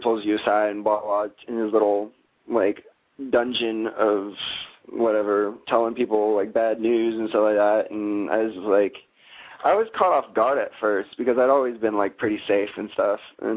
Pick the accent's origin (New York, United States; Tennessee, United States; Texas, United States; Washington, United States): Washington, United States; Seattle; now in Augusta, United States; But I'm originally from Seattle, and I kind of consider like Washington my hometown.